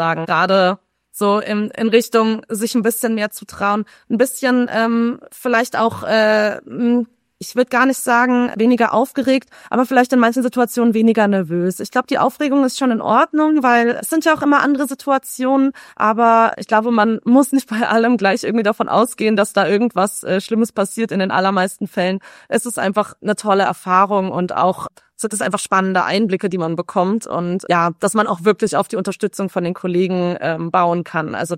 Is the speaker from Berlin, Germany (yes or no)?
no; Hesse, Germany; Ich komme auch aus Südhessen, insofern ist das ein bisschen ein Zurückkommen